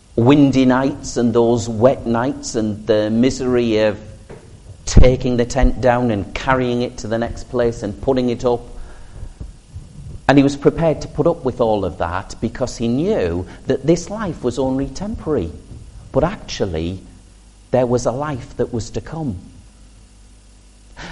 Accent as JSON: {"language": "English", "town": "Seaham", "region": "North East England", "country": "United Kingdom", "tie": "born or raised there", "said": "I talk about my hometown of Seaham. When my parents still lived in the house I was brought up in, that was still home to me."}